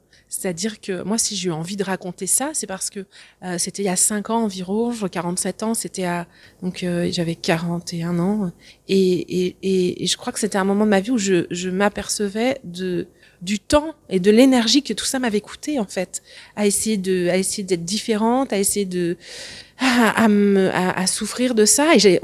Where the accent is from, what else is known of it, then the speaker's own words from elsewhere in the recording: Pays de la Loire, France; Moi, j'ai grandi en Vendée. Je suis pas du tout une enfant de la balle. Je viens d'un petit village et mes parents, enfin en tout cas mon père était agriculteur.